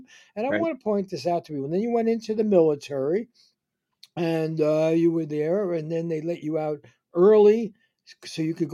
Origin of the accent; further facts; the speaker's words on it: Bronx, New York, United States; That was about, I don't know, I guess a mile from where I grew up in the Bronx. I went to City College, very different.